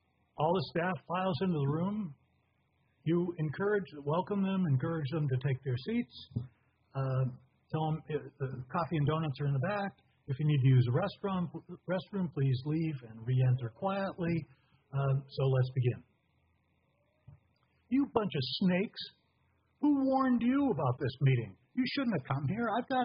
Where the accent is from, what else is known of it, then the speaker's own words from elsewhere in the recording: New England, United States; and then, of course, Robert Frost, because I grew up in New England.